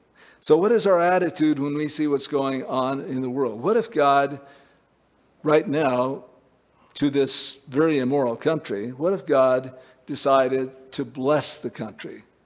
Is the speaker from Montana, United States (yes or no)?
yes; Montana, United States; No, I'm from Montana. Montana wasn't in the Civil War